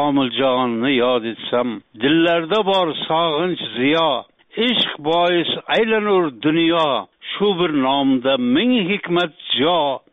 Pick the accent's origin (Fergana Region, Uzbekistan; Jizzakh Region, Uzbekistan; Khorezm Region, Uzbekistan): Khorezm Region, Uzbekistan; Gurlan; bizning qishlog'imiz Gurlar rayoni bog'lamida bo'lsa